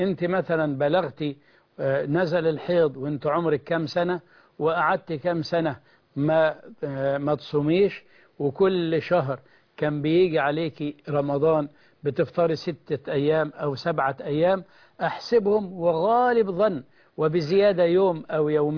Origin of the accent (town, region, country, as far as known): Egypt